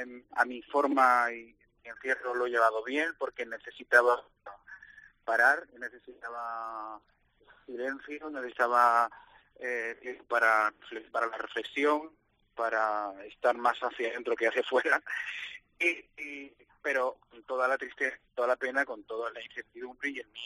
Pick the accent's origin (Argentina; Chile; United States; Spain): Spain; Seville, Andalusia; es mi tierra, he vivido ahí.